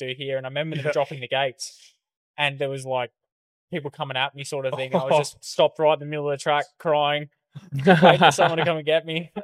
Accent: Wanneroo, Western Australia, Australia; growing up in Wanneroo, near, like, I don't know if you guys know Barbagallo and all that, it's one of the racing tracks.

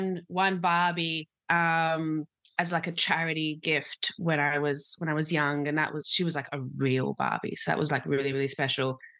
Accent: Australia; I grew up in Australia, but my mum came to Australia

